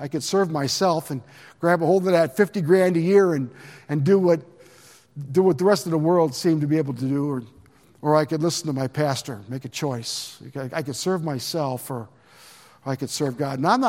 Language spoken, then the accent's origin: English; Chicago, Illinois, United States; I grew up in Billy Graham's church, for those of you that don't know my whole story. I was born in Chicago, and my mom sang with Billy Graham's radio program, Songs in the Night.